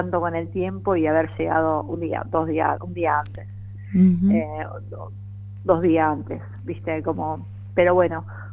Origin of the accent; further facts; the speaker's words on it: Argentina; Yo soy la única argentina.